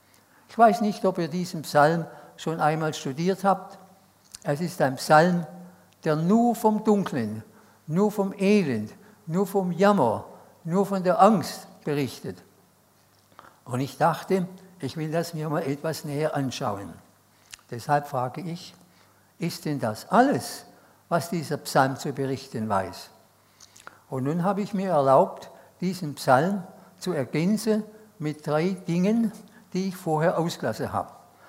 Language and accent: German; Stuttgart, Baden-Württemberg, Germany; Ich bin in Stuttgart aufgewachsen, ganz nahe am Hauptbahnhof, ein Ziel der Bomber. Meine ersten 5 Jahre verbrachte ich mehrheitlich im Keller.